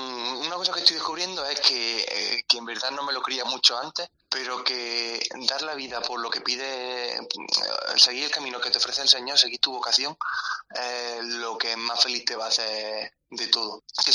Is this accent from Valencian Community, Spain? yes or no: no; Albolote, Andalusia, Spain; Yo vengo de Albolote, de un pueblecito de aquí cerca, y bueno, tengo 20 años